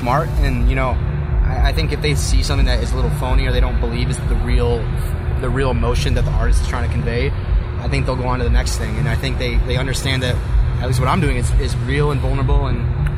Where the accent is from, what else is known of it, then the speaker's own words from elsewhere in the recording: Detroit, Michigan, United States; I'm from Detroit.